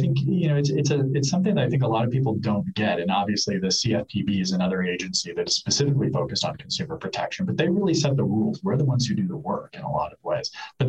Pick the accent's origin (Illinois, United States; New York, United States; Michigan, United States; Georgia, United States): Illinois, United States; So, you know, I'm from Illinois, so the state of Illinois issues a bank charter.